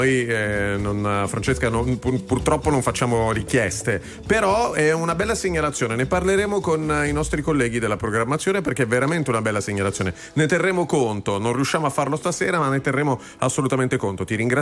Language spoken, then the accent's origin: Italian; Sicily, Italy; te lo dico da siciliano